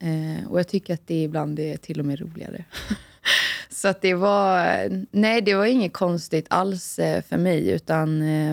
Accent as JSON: {"language": "Swedish", "town": "Oskarshamn", "region": "Kalmar County", "country": "Sweden", "tie": "born or raised there", "also_born_or_lived": "Gothenburg", "said": "jag är född i Göteborg, men där bodde jag ju till jag var liksom 2 år gammal. Så det kommer jag ju knappt ihåg. Och sen flyttade vi till Oskarshamn och blev kvar där fram till gymnasiet. Då flyttade jag till Växjö i fotbollsgymnasiet."}